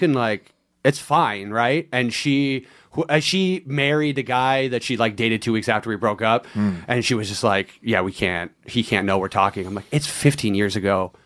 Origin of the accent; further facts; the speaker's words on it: Canada; Cause I'm Canadian.